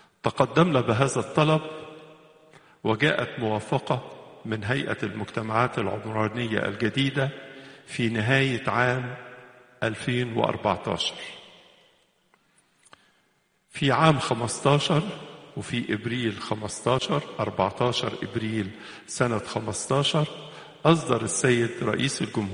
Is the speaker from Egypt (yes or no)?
yes; Egypt